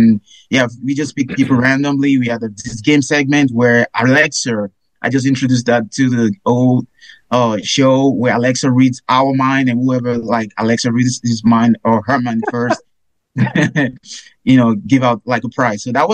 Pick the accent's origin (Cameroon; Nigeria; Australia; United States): Nigeria; I know I'm being biased because I'm Nigerian